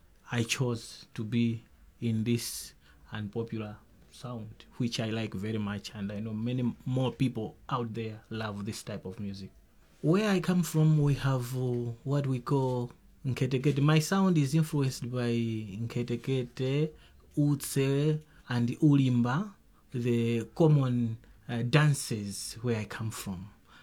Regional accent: Nsanje, Southern Region, Malawi; I come from Msanje, which is the very tip of Malawi, the southern part of Malawi. I am Sena in tribe, one of the minority tribes in Malawi.

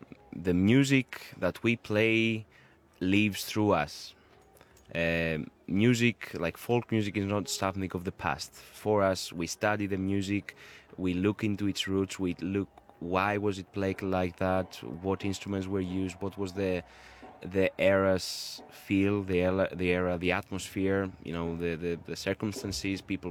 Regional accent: Greece; I'm a Greek.

